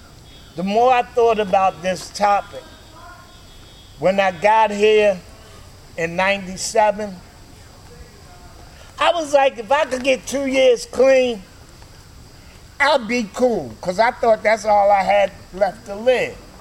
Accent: Philadelphia, Pennsylvania, United States; now in Altoona, United States; I'm from Philadelphia, but I'm here by way of Altoona, because in 96, I had to leave Philadelphia, because a lot of people told me that I wouldn't be able to get clean in my neighborhood or nowhere else in the city.

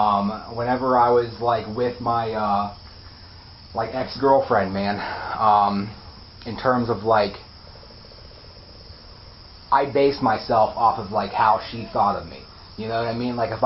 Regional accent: Pittsburgh, Pennsylvania, United States; Yeah, so I'm from Pittsburgh.

